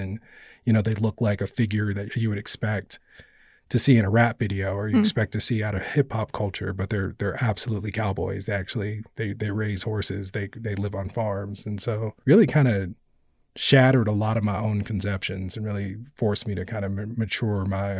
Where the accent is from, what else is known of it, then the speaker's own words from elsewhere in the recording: Kansas, United States; Yeah, I grew up in Kansas, so we would go to the American Royal. I remember it very well as a kid going there, but we never went to black rodeos.